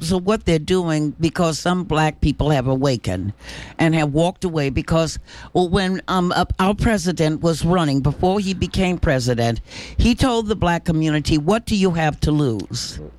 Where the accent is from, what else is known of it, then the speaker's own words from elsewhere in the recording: United States; Now, when I grew up in America, I was taught that being a citizen of America was such a privilege.